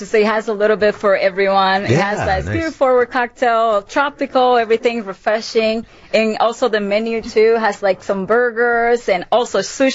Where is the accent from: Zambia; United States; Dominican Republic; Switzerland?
Dominican Republic; I'm from Dominican Republic.